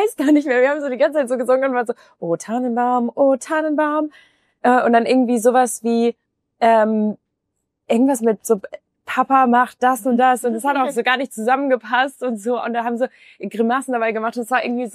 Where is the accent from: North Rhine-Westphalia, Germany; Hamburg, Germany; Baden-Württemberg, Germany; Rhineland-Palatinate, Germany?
North Rhine-Westphalia, Germany; Duisburg; ich komme ja aus Duisburg